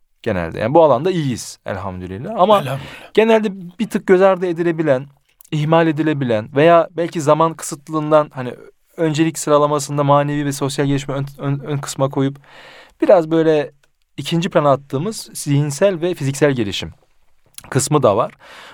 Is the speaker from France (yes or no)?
yes; France; Fransa'da doğdum büyüdüm.